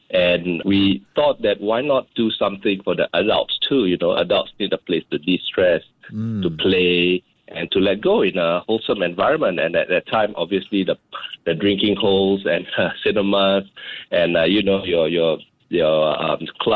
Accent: Indonesia; So growing up in Indonesia at that time

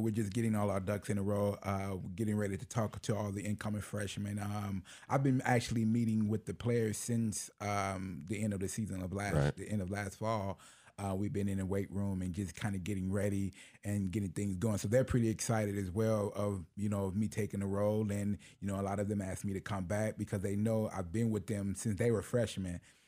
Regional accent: Chicago, Illinois, United States; Again, I'm from Chicago, Illinois. I played football since probably the age of 7. Went to Joliet, Illinois.

